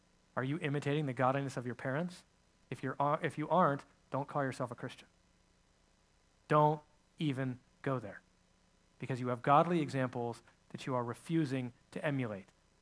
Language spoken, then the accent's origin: English; California, United States; I grew up in California.